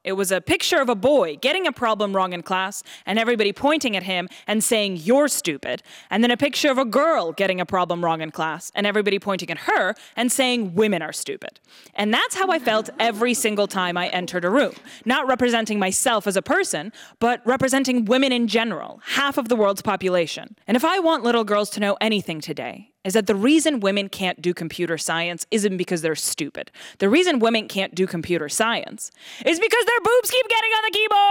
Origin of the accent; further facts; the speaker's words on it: Russia; I'm originally from Russia.